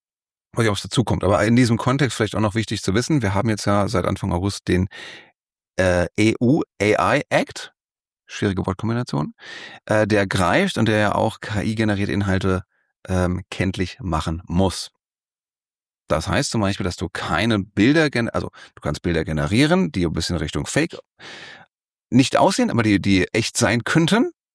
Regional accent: Frankfurt, Hesse, Germany; Also wir als Frankfurter haben einen Flughafen gebaut

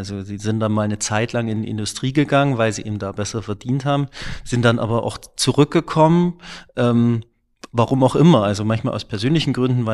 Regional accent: Klingenthal, Saxony, Germany; also ich bin in Klingenthal aufgewachsen, da gibt es viel Musikinstrumentenindustrie.

